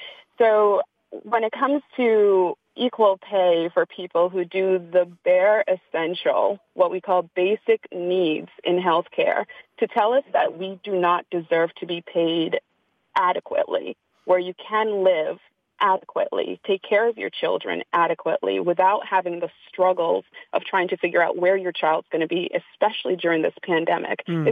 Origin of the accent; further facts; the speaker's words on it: Connecticut, United States; also born or lived in Jamaica; I'm a Black woman from Jamaica. I grew up in the United States. I went through the school system in Connecticut, went to college in Rhode Island at Rhode Island College for my degrees in psychology.